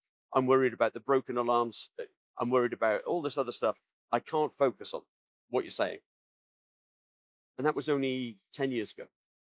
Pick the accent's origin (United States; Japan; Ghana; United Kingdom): United Kingdom; England; So if we take the NHS, I'm from England, see if I get this statistic right.